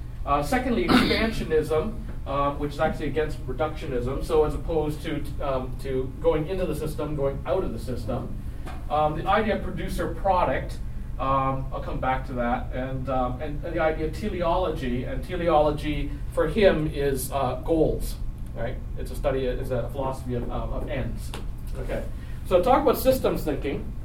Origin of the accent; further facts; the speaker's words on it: Canada; I hate to say as a Canadian, sometimes understanding American politics